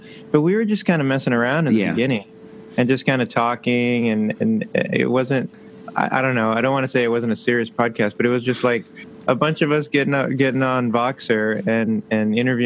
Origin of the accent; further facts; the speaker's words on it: McAllen, Texas, United States; moved away as an adult; also born or lived in Houston; now in Saudi Arabia; I am from McAllen, Texas. So I grew up in, born and raised in McAllen, Texas. Went to the University of Houston, lived in Houston for 14, 15 years.